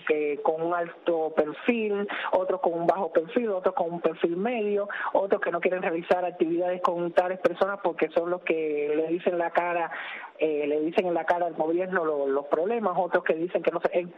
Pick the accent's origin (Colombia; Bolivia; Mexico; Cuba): Cuba; cada cual quiere, como cubanos y como miembros de la comunidad LGBTI